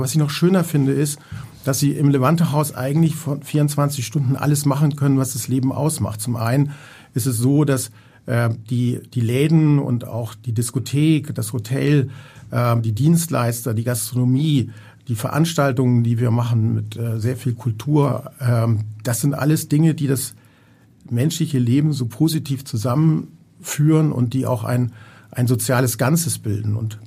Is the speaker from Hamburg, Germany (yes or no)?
yes; Hamburg, Germany; Und deshalb ist Hamburg meine Wurzel und auch meine Heimat.